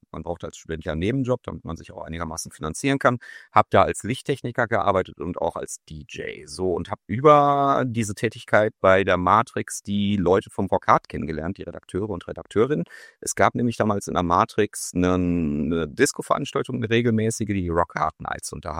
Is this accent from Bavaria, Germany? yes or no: no; Bochum, North Rhine-Westphalia, Germany; ich bin hier in Bochum zur Schule gegangen